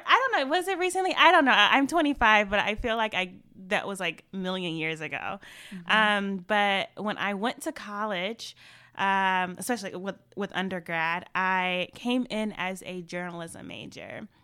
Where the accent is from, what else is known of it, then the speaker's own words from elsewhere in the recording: Ferguson, Missouri, United States; I grew up in Ferguson, Florissant, been there all of my life. I went through the Ferguson-Florissant School District, Griffith Elementary School, Ferguson Middle, to McClure High School.